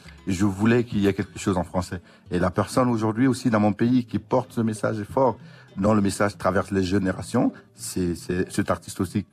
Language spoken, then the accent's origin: French; Burkina Faso; Aujourd'hui, on est obligé, en tant que Burkinabé, de se mettre ensemble contre ce terrorisme